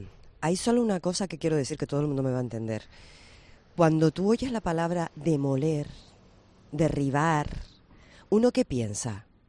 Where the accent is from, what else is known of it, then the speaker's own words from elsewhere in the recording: Canary Islands, Spain; Porque nosotros somos historia de Canarias. Canarias es costa, y Canarias es la gente que vive en sus costas.